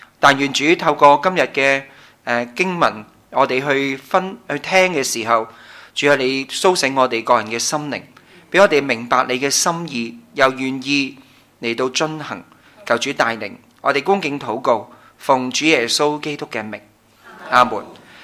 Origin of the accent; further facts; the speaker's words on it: China; 对我们中国人来说，很紧张这件事，是吧？猪又不吃得，龙虾又不吃得，鲍鱼又不吃得。